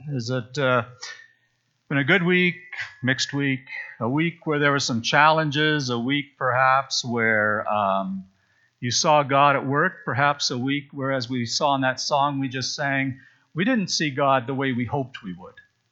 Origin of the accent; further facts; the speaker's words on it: Saskatchewan, Canada; when I was growing up in Saskatchewan